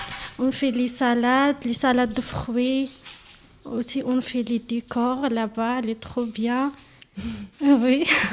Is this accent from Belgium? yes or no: no; Algeria; Algérienne.